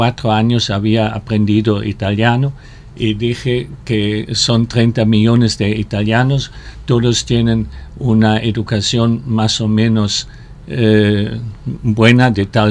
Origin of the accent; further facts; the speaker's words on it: Cologne, North Rhine-Westphalia, Germany; yo soy oriundo de Colonia, de la cuenca del Rin, una ciudad de casi un millón de habitantes